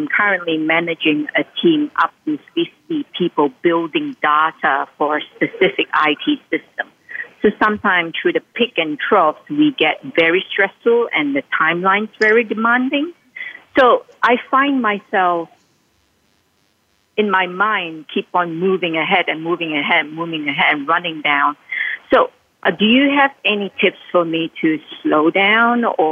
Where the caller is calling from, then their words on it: Sydney, New South Wales, Australia; I'm calling from Sydney, Australia.